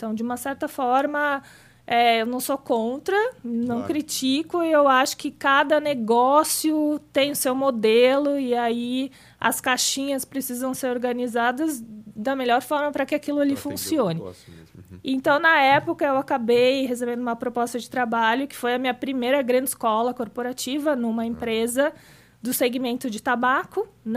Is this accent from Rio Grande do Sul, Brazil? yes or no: yes; Santa Cruz do Sul, Rio Grande do Sul, Brazil; eu voltei para minha cidade natal lá no sul, que é no interior, a 150 quilômetros de Porto Alegre, chama Santa Cruz do Sul.